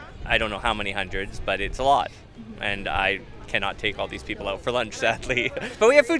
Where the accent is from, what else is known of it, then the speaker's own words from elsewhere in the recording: Nanaimo, British Columbia, Canada; I'm from Nanaimo.